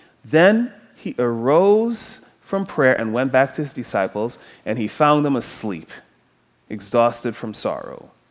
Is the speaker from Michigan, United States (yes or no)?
yes; Detroit, Michigan, United States; I grew up in Detroit. That's how it works, right?